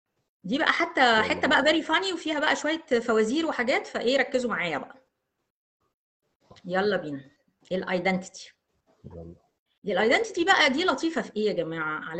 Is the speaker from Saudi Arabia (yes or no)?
no; Egypt; احنا عندنا في مصر عندنا مشكله في البي والبي